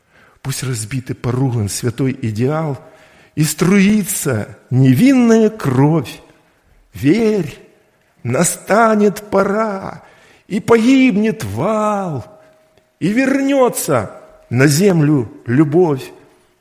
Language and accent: Russian; Ukraine; я украинец, русскоговорящий.